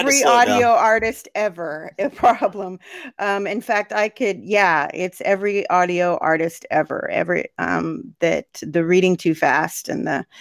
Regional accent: West Coast, United States; So I'm from the West Coast, and you got this sweet accent.

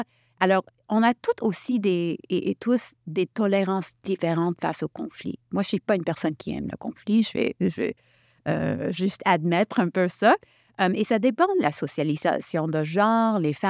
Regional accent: Montreal, Quebec, Canada; born there; Et même si je suis née à Montréal, troisième génération

